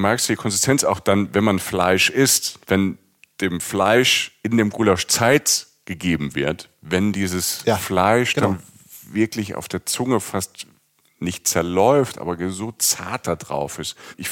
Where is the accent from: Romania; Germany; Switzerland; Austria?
Germany; Rhineland-Palatinate; Ich kenne bei uns in der Pfalz hieß das früher Rindfleisch mit Meerrettichsoße.